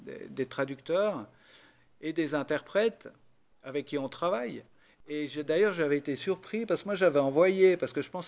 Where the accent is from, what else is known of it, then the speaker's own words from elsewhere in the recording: Valais, Switzerland; je suis assez fier en tant que Suisse. Même si je suis binational, mais je suis suisse et valaisan avant tout.